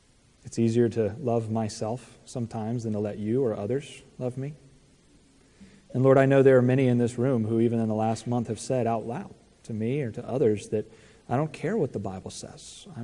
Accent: Virginia, United States; I grew up in Virginia. I listen to country music.

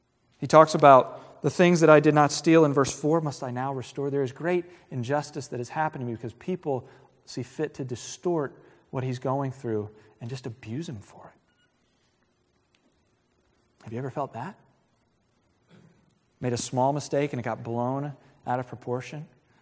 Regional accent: Virginia Beach, Virginia, United States; I grew up in Virginia Beach.

